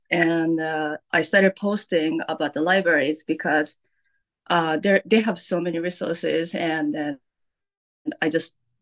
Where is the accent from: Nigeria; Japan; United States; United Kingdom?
Japan; Last summer, our family was supposed to fly to Japan, which is like my home country.